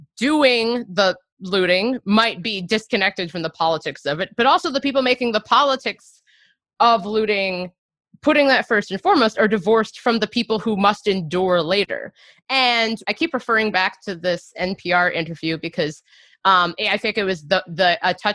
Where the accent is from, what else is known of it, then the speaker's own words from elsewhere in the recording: Cincinnati, Ohio, United States; it was April 2001, and I grew up in Cincinnati, Ohio